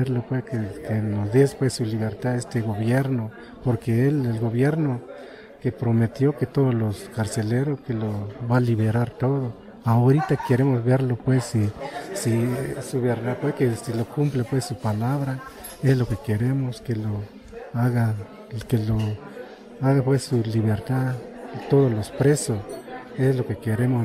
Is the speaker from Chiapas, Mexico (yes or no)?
yes; Santa Rosa, Chiapas, Mexico; Pues yo vengo aquí de Santa Rosa, municipio de Venustiano Carranza.